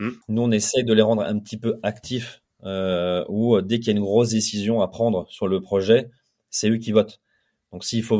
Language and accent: French; Lille, Hauts-de-France, France; parce que moi je suis Lillois, j'habite à Lille